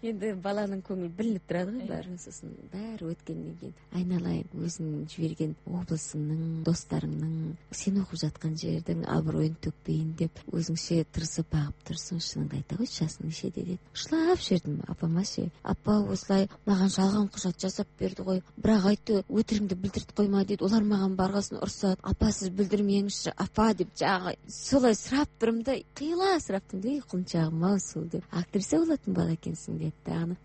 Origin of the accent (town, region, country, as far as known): Petropavl, North Kazakhstan Region, Kazakhstan